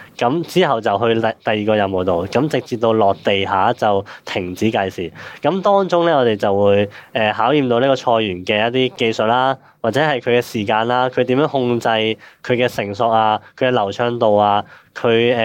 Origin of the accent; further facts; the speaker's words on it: Hong Kong; 即系都做咗13年，咁我都系香港人，咁都知道大家嘅环境